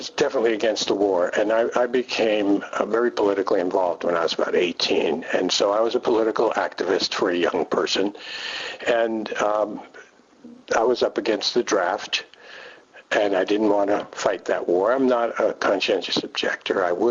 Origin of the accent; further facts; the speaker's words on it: New York City, New York, United States; growing up in New York City and having neighbors with numbers on their arms